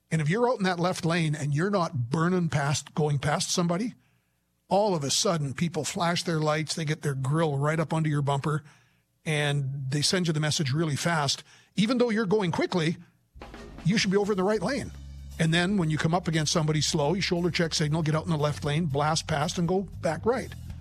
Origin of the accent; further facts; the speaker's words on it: Saskatchewan, Canada; my hometown area, northwestern Saskatchewan, way to Jackfish Lake